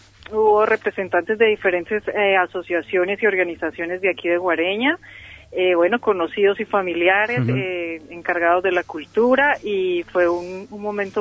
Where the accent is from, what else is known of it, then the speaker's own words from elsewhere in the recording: Colombia; now in Spain; Yo soy colombiana, llevo algunos años aquí en Extremadura